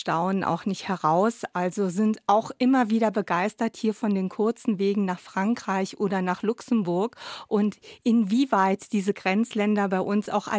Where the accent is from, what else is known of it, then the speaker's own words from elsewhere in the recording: Mettlach, Saarland, Germany; ich will unbedingt was in meiner Heimatgemeinde Mettlach machen.